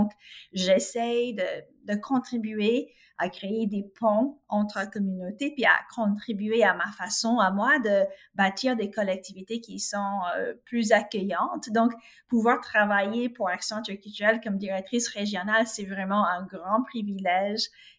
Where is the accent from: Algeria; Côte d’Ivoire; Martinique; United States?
United States; Indiana; French is a second language; now in Sherbrooke, Canada; ça fait 17 ans que je suis au Canada, ici au Québec, à Sherbrooke. Je suis immigrante moi-même, je suis de l'Indiana